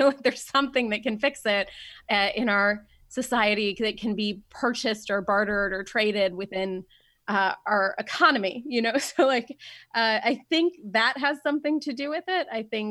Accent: Dayton, Ohio, United States; And growing up in Dayton with that community was amazing because I was never the only Iranian kid in school.

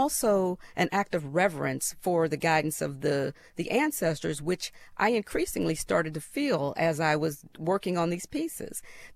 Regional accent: Pittsburgh, Pennsylvania, United States; when I was growing up in Pittsburgh.

